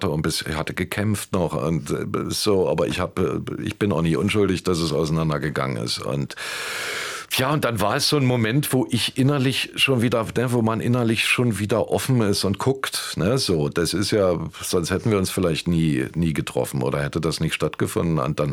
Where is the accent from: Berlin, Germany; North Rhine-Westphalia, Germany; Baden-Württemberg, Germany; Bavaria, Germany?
Berlin, Germany; weil ich bin ja am Prenzlauer Berg aufgewachsen